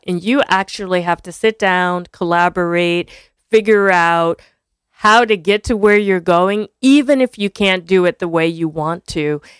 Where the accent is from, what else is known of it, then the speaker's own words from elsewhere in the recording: Montclair, New Jersey, United States; So I grew up in Montclair, which most people know as a wealthy town, but I grew up very poor.